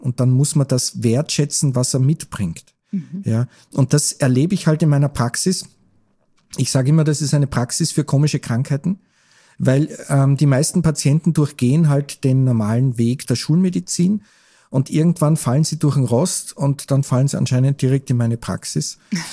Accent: Burgenland, Austria; Auch im Burgenland, ja, wir sind Burgenländer.

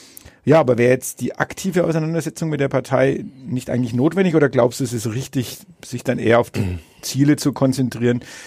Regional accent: Bad Windsheim, Bavaria, Germany; Hier in meiner Heimatstadt Bad Windsheim.

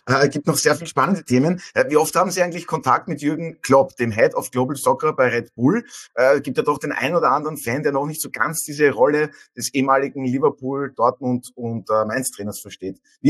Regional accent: Austria; weil Faschingsdienstag ist bei uns in Österreich

